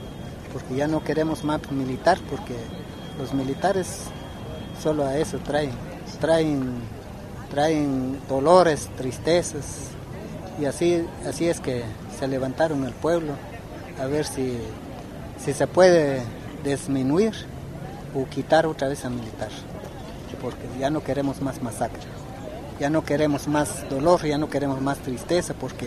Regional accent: Guatemala; Pero nosotros como naturales de Centroamérica, como guatemaltecos, aquí conocemos

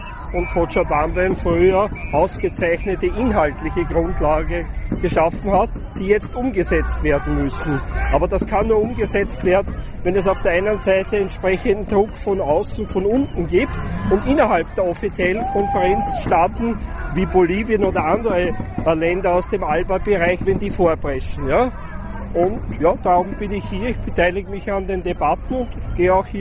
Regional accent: Vienna, Austria; Ich bin Sozialwissenschaftler und Gewerkschafter. Ich komme aus Österreich-Wien

